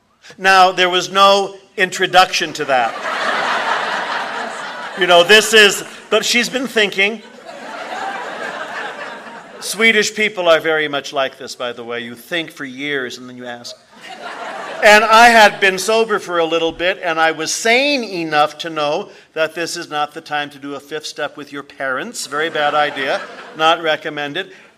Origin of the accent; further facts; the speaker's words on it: San Jose, California, United States; I grew up in San Jose and got my driver's license when I was 16